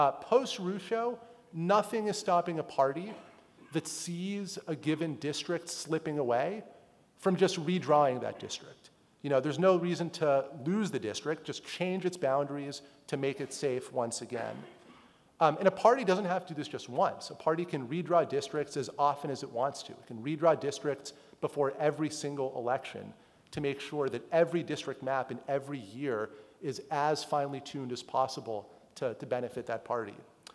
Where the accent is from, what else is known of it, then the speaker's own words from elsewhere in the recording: Illinois, United States; there's no reason for my home state of Illinois, for example, not to draw a district that has 55% Democrats in Chicago